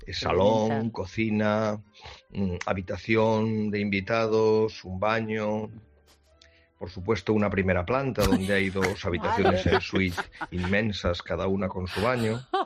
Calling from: Vigo, Galicia, Spain

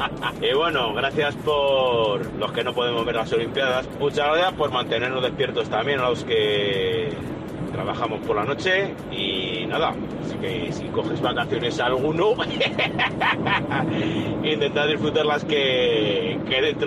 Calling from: Zaragoza, Aragon, Spain; de Zaragoza. Estoy ahora aquí saliendo de Madrid por la 2

